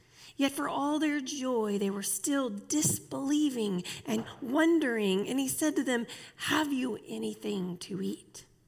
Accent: New Orleans, Louisiana, United States; Especially being from Louisiana, especially growing up around New Orleans, everybody has a story they're going to tell you.

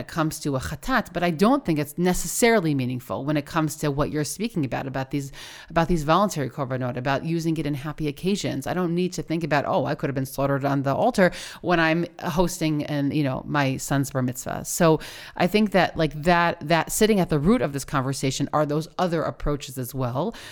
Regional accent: United States; accent: American; my American accent doesn't help me say that well

